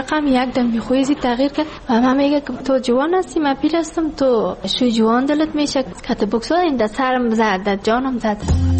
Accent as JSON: {"language": "Persian", "region": "Ghazni", "country": "Afghanistan", "lives_now": "Kabul, Afghanistan", "said": "که ما کابل آمدیم، از غزنی هستیم."}